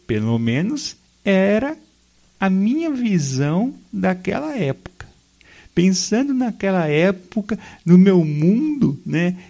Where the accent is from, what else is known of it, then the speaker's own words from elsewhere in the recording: Pompeia, São Paulo, Brazil; moved away as an adult; Eu nasci em Pompeia, nasci em 1975 e morei em Pompeia até 1993.